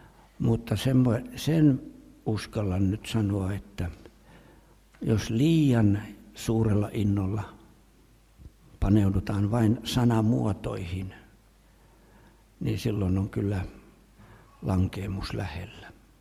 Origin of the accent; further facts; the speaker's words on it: Helsinki, Uusimaa, Finland; Ja minähän olin helsinkiläinen, siis … asuivat Helsingissä. Kaikki kouluni olen käynyt Helsingissä ja olen jonkinlainen stadin kundi, linjojen kasvatti, Sörkän sälli